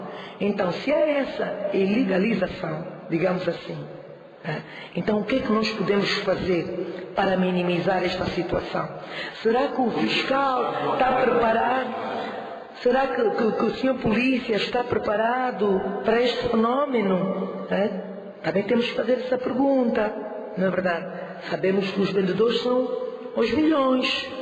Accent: Angola; enquanto angolanos, não é verdade, enquanto cidadã, enquanto mulher

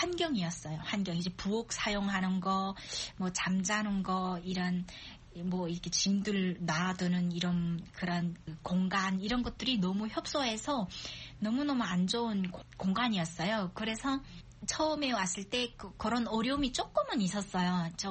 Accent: North Korea; moved away as an adult; now in South Korea; 저희가 탈북을 20대 후반쯤에 탈북을 했고

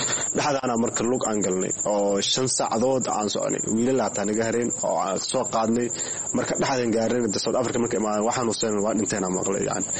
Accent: Mogadishu, Banaadir, Somalia; now in Dadaab, Kenya; waxaan ka imaaday Soomaaliya, khaasatan Hamar, xaafadnagadegna waxaa waaye Saybiano.

